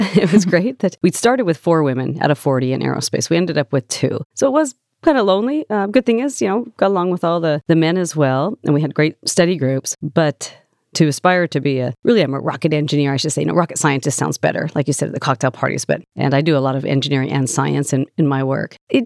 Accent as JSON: {"language": "English", "region": "Montana", "country": "United States", "tie": "born or raised there", "said": "Because again, growing up in Montana, we have beautiful skies at night. You can see the stars."}